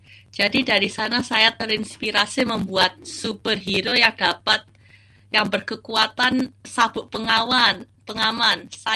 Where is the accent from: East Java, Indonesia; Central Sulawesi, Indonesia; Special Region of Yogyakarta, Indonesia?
East Java, Indonesia; Surabaya; now in Melbourne, Australia; Saya dari Surabaya, saya ke Melbourne ini untuk belajar animasi dari RMIT